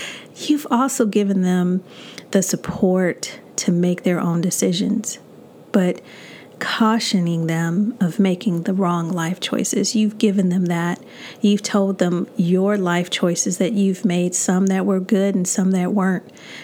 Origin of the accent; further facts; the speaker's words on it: Chicago, Illinois, United States; But, you know, I'm from Chicago, so it's still so much I can take.